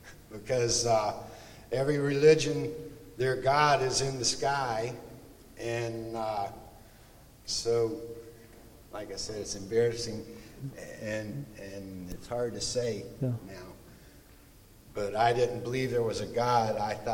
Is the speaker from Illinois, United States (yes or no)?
no; West Virginia, United States; I grew up in West Virginia.